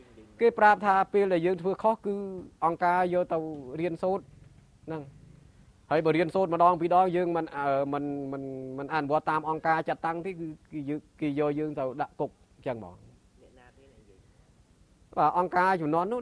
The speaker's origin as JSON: {"language": "Khmer", "town": "Tram Kak", "region": "Takeo", "country": "Cambodia", "tie": "born or raised there", "said": "អាយុប្រហែលចំនួននោះខ្ញុំអាយុ19ឆ្នាំស្រុកកំណើតនៅណាអញ្ចឹងខ្ញុំប្រាប់ថាស្រុកនៅស្រុកត្រាំកក់ខេត្តតាកែវយើង"}